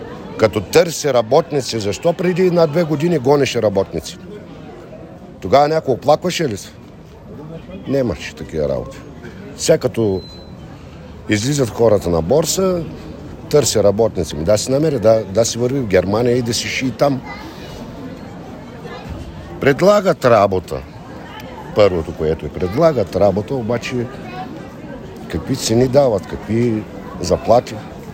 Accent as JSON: {"language": "Bulgarian", "town": "Breznitsa", "region": "Blagoevgrad Province", "country": "Bulgaria", "said": "От Брезница."}